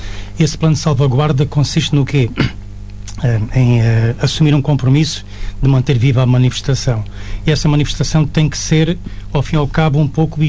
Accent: Vila de Frades, Alentejo, Portugal; Eu sou de Vila de Frades, perdão. Vim estudar para a Vidigueira

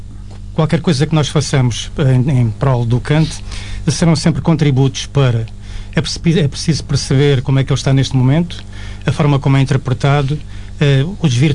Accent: Vila de Frades, Alentejo, Portugal; Eu sou de Vila de Frades, perdão. Vim estudar para a Vidigueira

